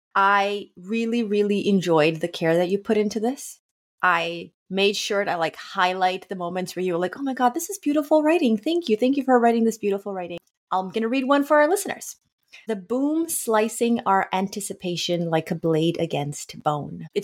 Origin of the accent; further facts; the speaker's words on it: Rio de Janeiro, Brazil; Like I grew up in Rio de Janeiro, Brazil.